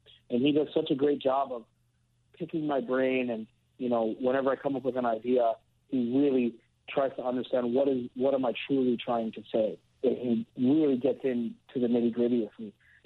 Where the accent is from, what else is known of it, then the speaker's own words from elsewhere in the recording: United States; And I feel growing up in the United States, even though I don't feel 100% American, I do feel American, you know?